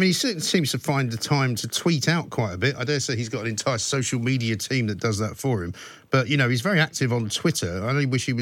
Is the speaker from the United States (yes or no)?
no; London, United Kingdom; I'm a Londoner. I live in London.